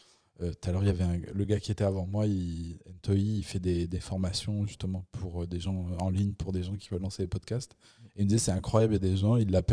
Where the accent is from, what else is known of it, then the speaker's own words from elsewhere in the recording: Morocco; born there; Et puis moi, je suis né au Maroc, donc c'est un peu une dédicace à ça.